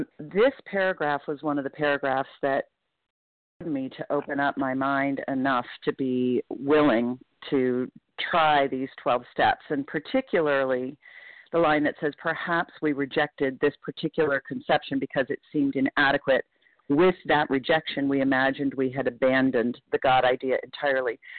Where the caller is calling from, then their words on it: Portland, Maine, United States; I'm calling in from Portland, Maine.